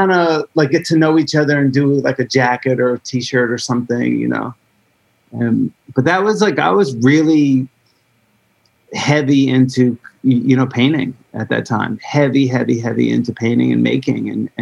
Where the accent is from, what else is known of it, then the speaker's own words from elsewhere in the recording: New Jersey, United States; I grew up on Polo and, Timberland and would shop at like Dr. J's on Market Street in Newark, or like a VIM, or, you know, like there was a place in Lakewood called Junkies.